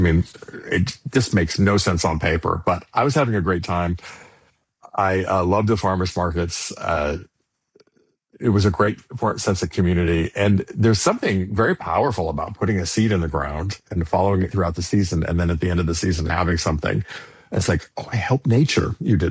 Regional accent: California, United States; And I grew up in California loving beans.

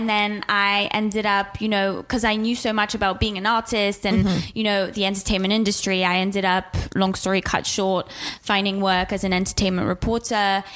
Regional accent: Switzerland; So I grew up in Switzerland

